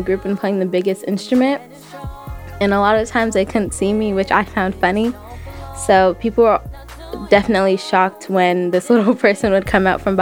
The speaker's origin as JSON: {"language": "English", "town": "Oakland", "region": "California", "country": "United States", "also_born_or_lived": "Port-au-Prince, Haiti", "said": "I'm 14 years old, and I'm from Oakland, California, in Port-au-Prince, Haiti."}